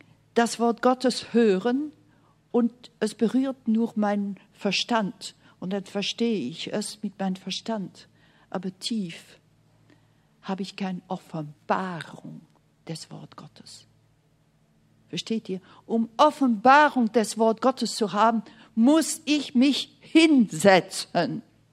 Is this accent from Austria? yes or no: no; Belgium; Ich bin ja Belgierin, Steak, Pommes frites, direkt von Anfang an.